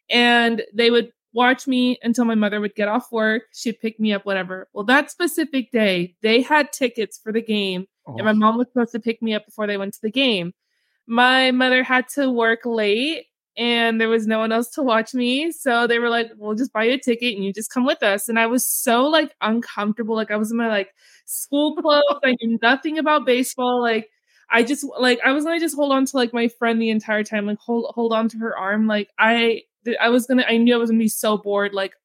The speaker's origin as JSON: {"language": "English", "town": "Arlington", "region": "Texas", "country": "United States", "tie": "born or raised there", "moved": "as an adult", "lives_now": "Las Vegas, United States", "said": "I'm from Arlington. I grew up in Arlington. I just moved to Las Vegas. This will be 6 years this year."}